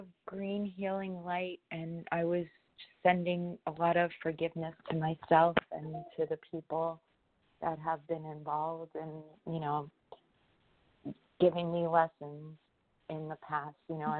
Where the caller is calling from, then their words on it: New York, United States; from New York.